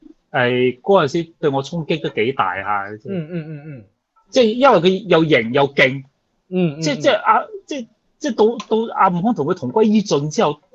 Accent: Xinhui, Guangdong, China; Cantonese is a second language; 因为我乡下。讲咧唔系讲广东话嘅，我哋讲咧系我哋系讲新会话嘅

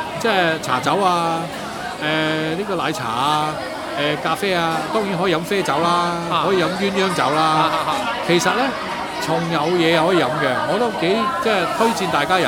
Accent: Hong Kong; 咁即係作為香港人

